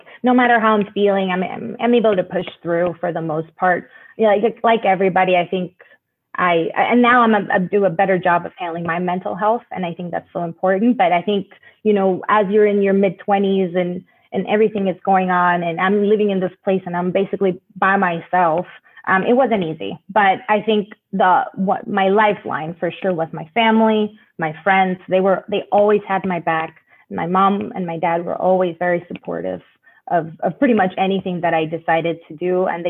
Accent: Panama; growing up in Panama

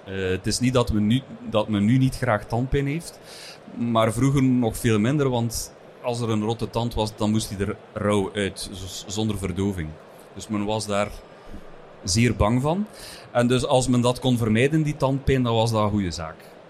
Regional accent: Elst, Flanders, Belgium; Dat is een deelgemeente van Brakel, in het hartje van de Vlaamse Ardennen.

